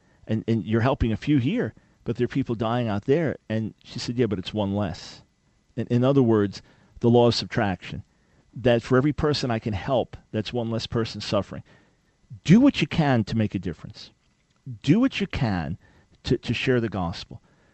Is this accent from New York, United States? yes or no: yes; New York, United States; now in Charlotte, United States; Yes, well, I'm from New York originally, but we're based outside of Charlotte since 2003 now.